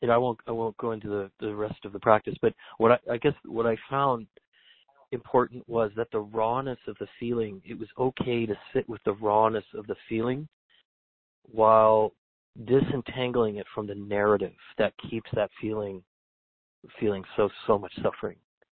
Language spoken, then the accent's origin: English; California, United States; and I'm a Californian, and I know the whole state really well.